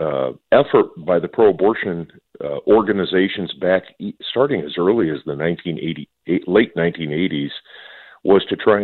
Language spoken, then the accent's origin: English; Minnesota, United States; And so here in my home state of Minnesota, we continue to do abortions